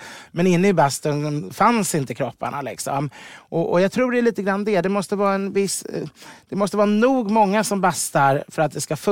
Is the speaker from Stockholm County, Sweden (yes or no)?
yes; Ekerö, Stockholm County, Sweden; Jag växte upp på Ekerö, jag född 70